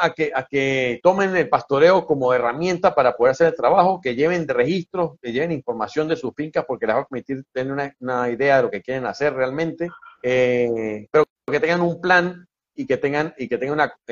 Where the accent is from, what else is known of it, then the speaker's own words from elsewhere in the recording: Venezuela; como decimos en mi país, en Venezuela